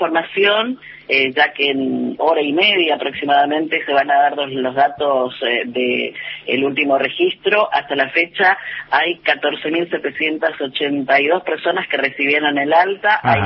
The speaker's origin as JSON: {"language": "Spanish", "town": "Presidencia Roque Sáenz Peña", "region": "Chaco", "country": "Argentina", "tie": "born there", "said": "En Presidencia Roque Salteña, en la provincia del Chaco."}